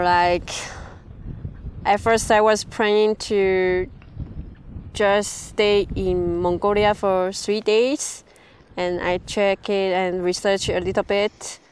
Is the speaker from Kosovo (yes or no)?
no; Taiwan; English is a second language; I am come from Taiwan, like four season, like spring, like very warm.